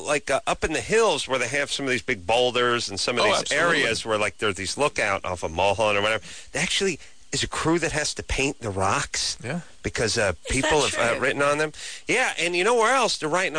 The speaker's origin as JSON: {"language": "English", "town": "Manchester", "region": "North West England", "country": "United Kingdom", "tie": "born or raised there", "said": "But born and bred in Manchester."}